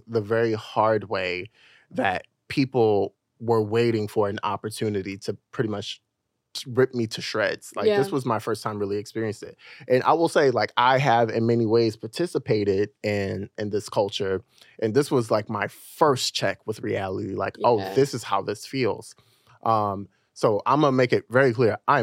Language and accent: English; Baltimore, Maryland, United States; because I'm from Baltimore originally.